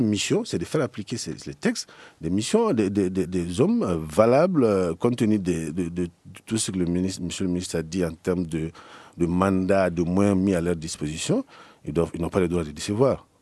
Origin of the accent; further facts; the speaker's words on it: Mali; on est malien, on est malien avant d'être journaliste, on est des patriotes.